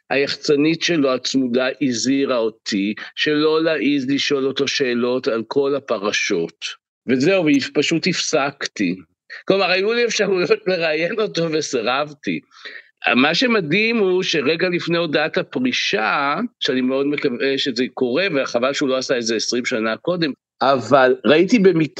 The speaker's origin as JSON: {"language": "Hebrew", "region": "Central District", "country": "Israel", "tie": "born or raised there", "said": "גדלתי במושב בעמק חפר בשנות ה-60"}